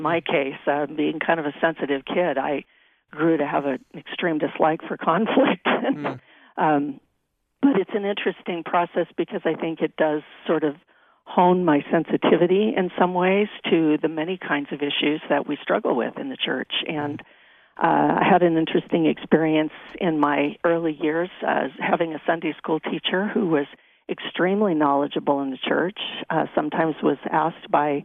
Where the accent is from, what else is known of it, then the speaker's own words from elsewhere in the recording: California, United States; also born or lived in Michigan / Quebec; now in Utah, United States; Born and raised in California, lifelong member of the church, inactive father, I guess I would say, pretty active mother, and went to BYU, raised our family actually in Michigan, and spent over 20 years back east in Michigan and Quebec area